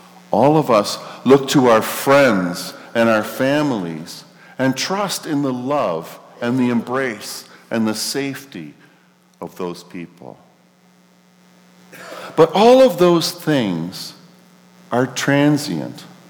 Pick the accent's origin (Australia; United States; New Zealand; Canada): Canada; All of us, as Canadian patriots, we look to our country with trust that we have a safe, secure place to raise our children.